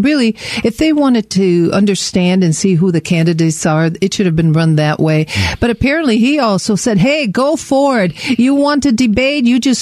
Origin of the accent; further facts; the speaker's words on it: Italy; now in United States; I went through poverty when we came from Italy, and I have had struggles in my business